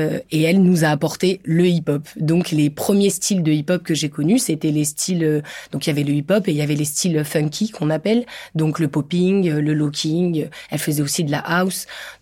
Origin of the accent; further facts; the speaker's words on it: Lyon, Auvergne-Rhône-Alpes, France; je suis née à Lyon, d'une famille de 5 personnes, avec 2 grands frères. J'ai vécu toute ma vie à Lyon, donc produit 100% lyonnais, mais qui a bougé un peu dans différents arrondissements de Lyon.